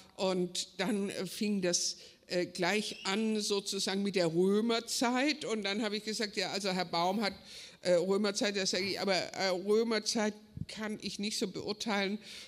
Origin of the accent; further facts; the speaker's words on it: Baden-Württemberg, Germany; ich bin aus Schwaben, ich darf das sagen